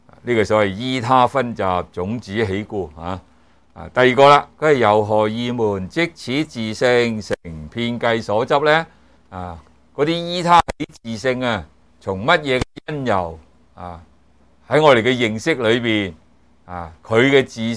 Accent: China; 或者我们中国人说什么杯弓蛇影，明白吗？

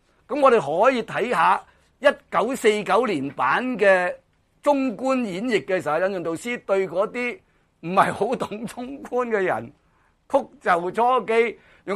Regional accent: China; 我哋中国人读中论都好多种嘅入路嘅

